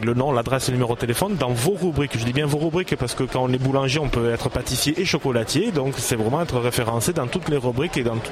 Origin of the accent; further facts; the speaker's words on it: Mazan, Provence-Alpes-Côte d'Azur, France; moi je suis de Mazan